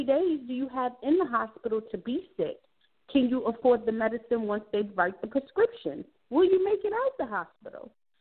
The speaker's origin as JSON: {"language": "English", "town": "Brownsville", "region": "New York", "country": "United States", "tie": "born or raised there", "said": "I grew up in Brownsville. Like, you seen and heard stuff every day."}